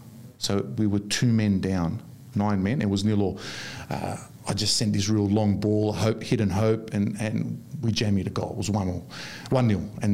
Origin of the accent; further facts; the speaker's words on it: Australia; So, yeah, I'm from Australia.